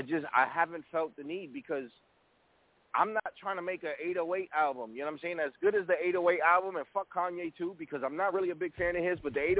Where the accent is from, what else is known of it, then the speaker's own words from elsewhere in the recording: Bronx, New York, United States; I grew up in the Bronx, and I grew up on the fifth floor of my block in my building.